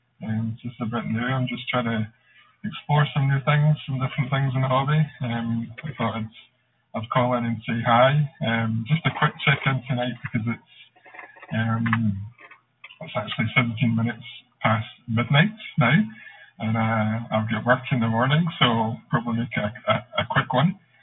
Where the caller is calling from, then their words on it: Glasgow, Scotland, United Kingdom; I'm calling in from Glasgow, Scotland.